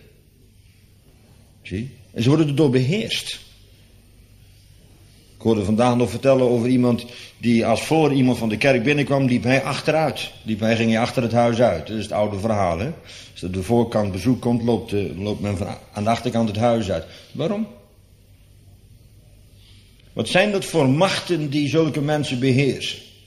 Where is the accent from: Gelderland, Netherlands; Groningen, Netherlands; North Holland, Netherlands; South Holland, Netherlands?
Gelderland, Netherlands; En het is hier in Scheveningen anders dan bij ons op de Veluwe.